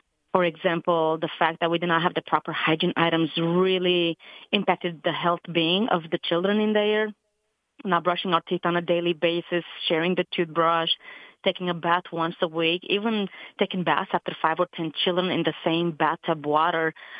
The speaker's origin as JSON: {"language": "English", "country": "Romania", "said": "Yeah, I am from Romania."}